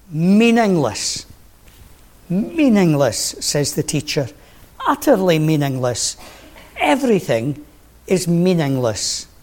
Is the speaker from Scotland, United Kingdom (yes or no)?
yes; Scotland, United Kingdom; I am Scottish through and through, I suppose.